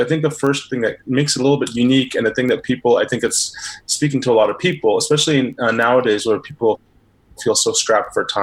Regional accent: East Coast, United States; now in Phoenix, United States; speaking to you from Phoenix, Arizona, where I live. I have my parents are from Indian background. And I grew up in the States, in the East Coast

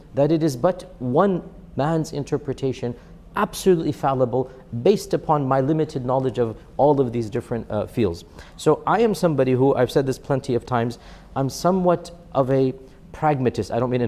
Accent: United States; I'm an American, I'm my ethnicity, my parents are Pakistani, my grandparents are Indian, I have all of this, alhamdulillah, but I'm also a Muslim.

